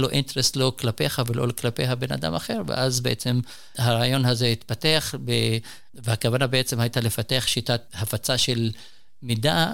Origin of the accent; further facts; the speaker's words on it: Palestine; now in Jerusalem, Israel; עכשיו ברמות גולדה בבניין, שכולם יהודים ישראלים. אני ערבי פלסטיני